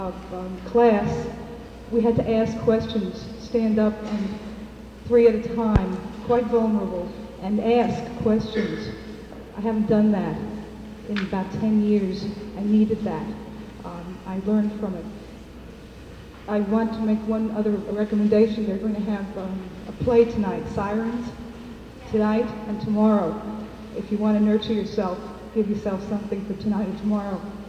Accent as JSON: {"language": "English", "town": "Jersey City", "region": "New Jersey", "country": "United States", "said": "I'm from Jersey City, New Jersey."}